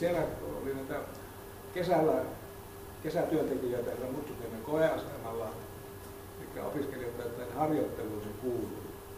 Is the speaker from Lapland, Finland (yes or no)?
yes; Inari, Lapland, Finland; minä olin syntynyt ja kasvanut Inarissa ja sitten työskentelin koulupoikana Muttusniemen koeasemalla siellä Muttusjärven rannalla.